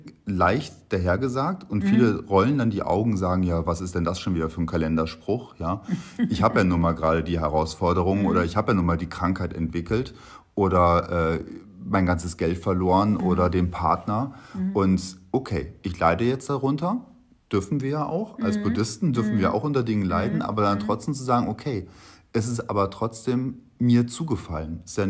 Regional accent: Germany; Ich bin ja selber Deutscher.

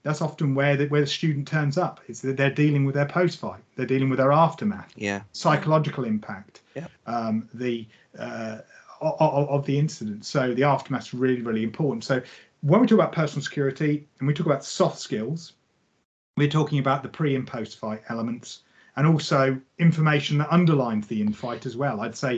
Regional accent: England, United Kingdom; But I'm English. I'm writing in England.

